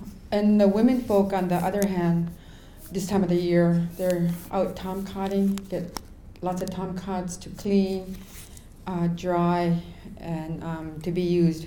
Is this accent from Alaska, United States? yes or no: yes; Alaska, United States; I grew up in the King Island community